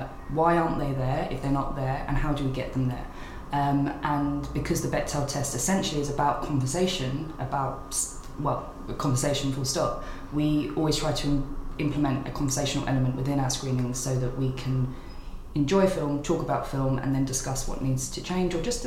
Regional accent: Hackney, London, United Kingdom; She's from my hometown of Hackney

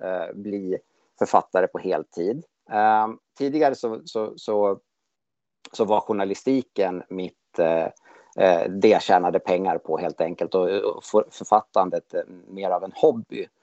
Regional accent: Kungsgården, Gävleborg County, Sweden; also born or lived in Sandviken; Jag kommer ifrån Sandviken. Från början är uppvuxen i ett mindre samhälle som heter Kungsgården, som ligger en mil väster om Sandviken, där jag bodde tills jag flyttade hemifrån. När jag var 20 eller 19

